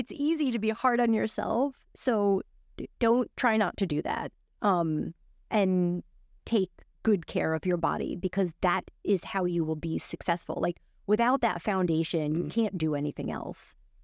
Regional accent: Brooklyn, New York, United States; I grew up in Brooklyn. I grew up in New York.

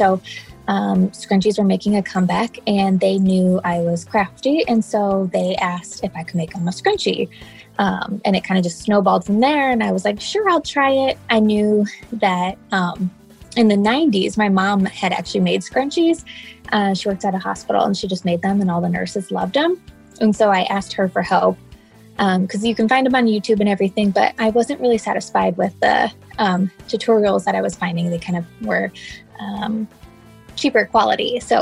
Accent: Cedar Rapids, Iowa, United States; I'm from Cedar Rapids, Iowa.

